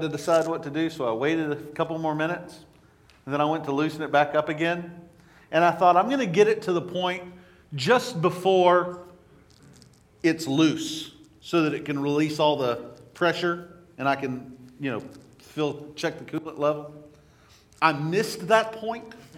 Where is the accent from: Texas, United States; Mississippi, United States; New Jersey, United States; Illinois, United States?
Texas, United States; I grew up in East Texas, a stall, if traffic was moving slow, it meant there was a tractor on the road.